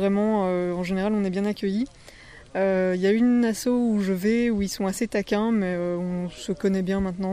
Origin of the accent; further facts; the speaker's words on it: Belgium; now in Lille, France; je suis belge mais je vis à Lille.